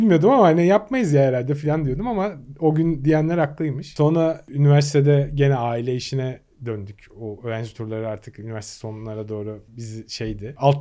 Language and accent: Turkish; Kadıköy, Istanbul, Turkey; Ben İstanbul Kadıköy'de doğdum. Suadiye'de. Yaklaşık hatta 30 yaşına kadar da orada